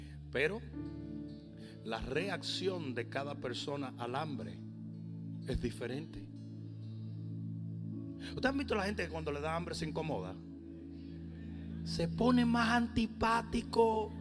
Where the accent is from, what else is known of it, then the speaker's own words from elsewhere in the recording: Santo Domingo, Distrito Nacional, Dominican Republic; Yo vengo de Santo Domingo. Yo no sé ni hacer un sancocho.